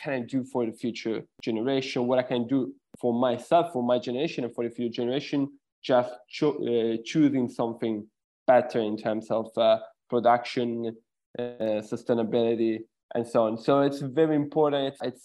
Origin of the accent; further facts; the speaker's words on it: Sicily, Italy; English is a second language; I'm originally from Sicily, Italy. It's a beautiful place where food is a great part of culture.